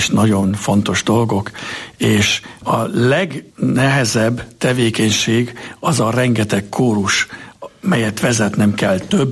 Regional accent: Újpest, Budapest, Hungary; ahol a mi családunk Újpesten lakott, én ott nőttem fel, és ott kértek meg már 14 évesen a kántori szolgálatra

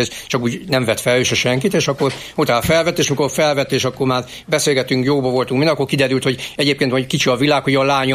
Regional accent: Miskolc, Borsod-Abaúj-Zemplén, Hungary; én már Miskolcon születem, tehát én miskolci vagyok. Mint képviselő úr is ugye Miskolc képviselő, tehát én is született miskolci vagyok, de a fele múltam az Torna Szentjakabhoz között, édesanyám pedig viszlai

